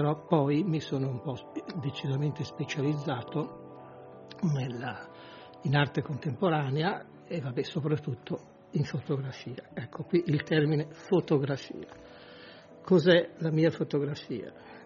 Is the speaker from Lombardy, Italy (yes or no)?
yes; Milan, Lombardy, Italy; io sono cresciuto bimbo a Milano, tra Milano e Lecco